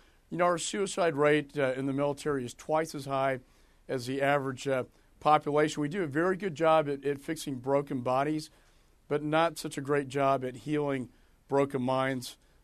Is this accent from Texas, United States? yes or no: yes; Texas, United States; as a Texan like yourself, this tragedy really hits hard, hits home.